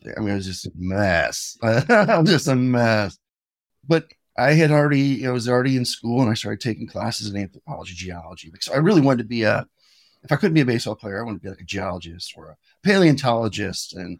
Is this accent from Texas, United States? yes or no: yes; Houston, Texas, United States; also born or lived in St. Louis; I was born in St. Louis. We moved to Houston, Texas when I was pretty young.